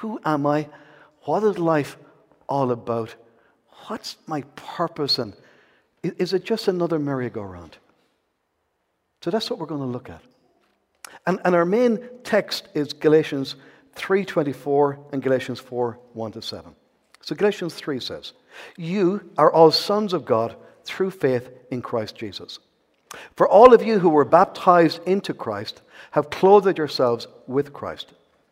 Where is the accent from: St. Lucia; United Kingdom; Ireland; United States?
Ireland; Enniscorthy, County Wexford; So I grew up in Enniscorthy, 8 sisters and 3 brothers.